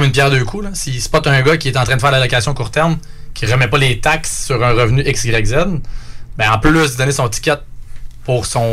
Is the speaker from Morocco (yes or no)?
no; Quebec, Canada; Je viens de l'Estrie.